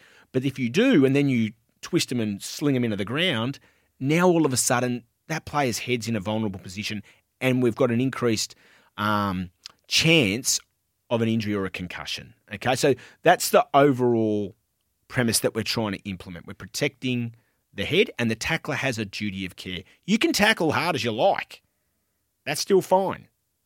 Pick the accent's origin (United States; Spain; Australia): Australia; Canberra, Australian Capital Territory; and I'm from Canberra.